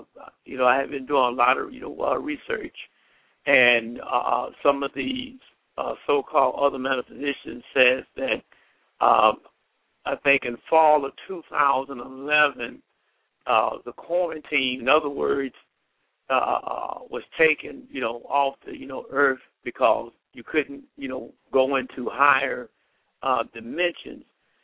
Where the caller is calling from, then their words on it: Arlington, Texas, United States; I'm calling from Arlington, Texas